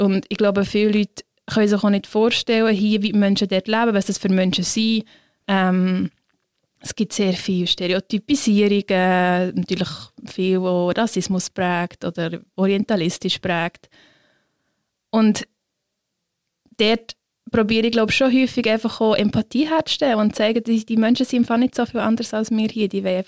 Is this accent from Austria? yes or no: no; Switzerland; ich bin unfassbar privilegiert als Schweizerin